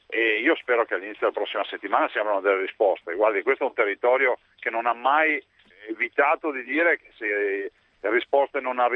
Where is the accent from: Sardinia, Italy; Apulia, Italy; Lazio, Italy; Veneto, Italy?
Veneto, Italy; Io vengo dalla provincia di Treviso, che esporta come la Grecia.